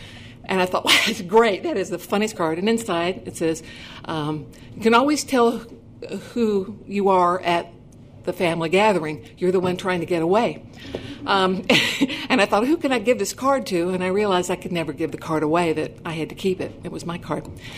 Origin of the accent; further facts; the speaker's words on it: Greensboro, North Carolina, United States; I am a native of Greensboro.